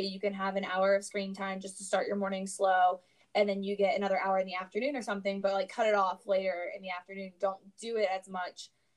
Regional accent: the South, United States; I'm growing up in the South. I have thin blood.

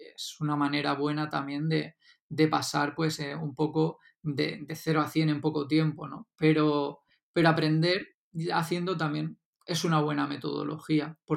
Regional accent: Alicante, Valencian Community, Spain; ya estuve un añito allí en Madrid y luego volví a Alicante, a mi tierra. Luego he estado también un año en Valencia

